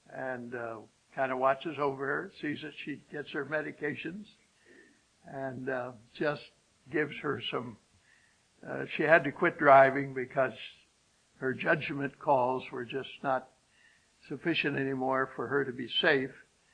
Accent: Sun City, Arizona, United States; I mentioned to you that I was from Sun City, Arizona. That's one of those retirement communities.

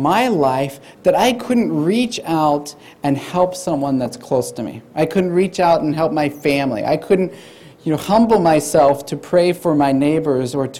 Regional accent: India; also born or lived in Sydney, Australia; so I was born in Australia, in Sydney, and then right when I was born, my parents took me to India. I didn't get a vote on it because I was about 2 months, so I was kidnapped and went to India.

